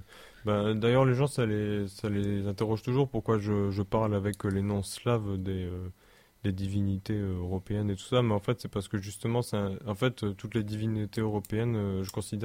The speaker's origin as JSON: {"language": "French", "country": "France", "said": "parce que voilà, on est français, pour nous c'est la langue que parlent à la fois tous les connards qu'on connaît"}